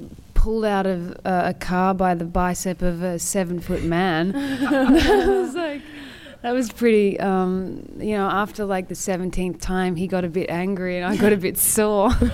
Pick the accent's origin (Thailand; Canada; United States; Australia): Australia; My coming from Australia and having like a true Aussie dad, you know, like he was a big fan.